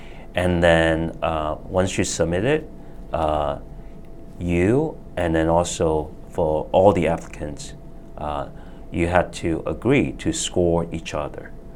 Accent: Hong Kong; moved away; when I was growing up in Hong Kong.

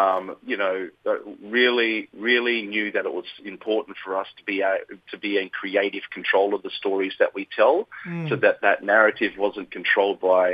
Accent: Western Australia, Australia; I'm from Western Australia. You know, I'm a Noongar man, I'm based in Gimoi, my children are Yidingi and from Murray Island

